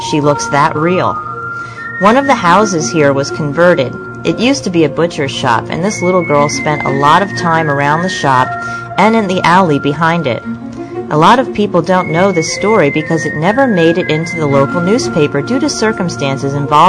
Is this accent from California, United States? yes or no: no; Madison, New Jersey, United States; also born or lived in Chatham; that was a story I grew up hearing, you know, because I grew up in Madison and Chatham.